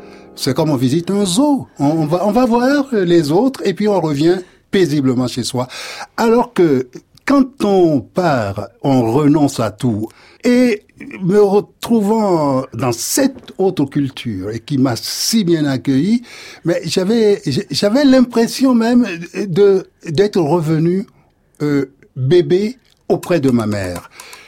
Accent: Lomé, Maritime, Togo; Tout simplement, je viens du Togo. Et quand on parle d'un pays d'Afrique, la plupart des gens se réfèrent immédiatement à la capitale. Moi, évidemment, j'ai grandi à Lomé, mais Je viens d'une toute petite ville, un bourg, peut-on l'appeler, qui s'appelle Anejo. Anejo est à 50 kilomètres de Lomé

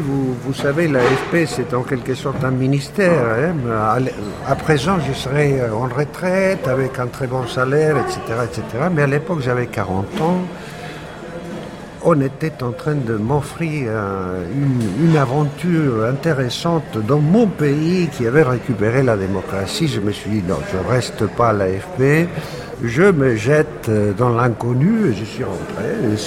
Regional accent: Argentina; French is a second language; moved away; D'abord, c'est mon pays. J'ai quitté l'Argentine en 76, fuyant la dictature militaire.

